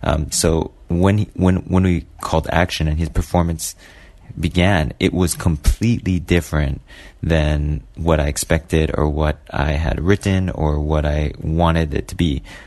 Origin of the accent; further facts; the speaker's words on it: Hawaii, United States; now in New York City, United States; I am from Hawaii, which is in the United States of America, and I am participating in the Berlinale Talent Forum.